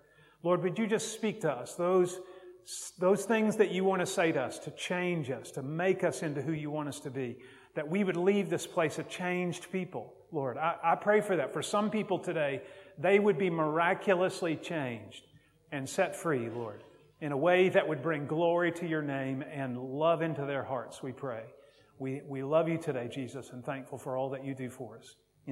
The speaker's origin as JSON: {"language": "English", "region": "Kentucky", "country": "United States", "also_born_or_lived": "North Berwick", "moved": "as an adult", "lives_now": "Edinburgh, United Kingdom", "said": "My wife and I came to Scotland about 8 years ago. I'm from the south in Kentucky originally. So thus my accent."}